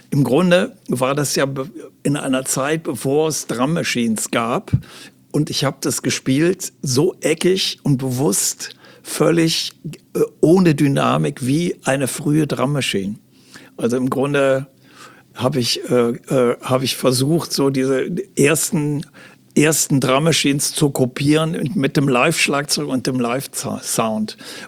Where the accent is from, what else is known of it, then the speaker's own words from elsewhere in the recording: Aachen, North Rhine-Westphalia, Germany; ich war ja 78, noch zu Kran-Zeiten, war ich bereits in Hamburg, habe aber damals noch immer zwischen meiner Heimatstadt Aachen und Hamburg gewechselt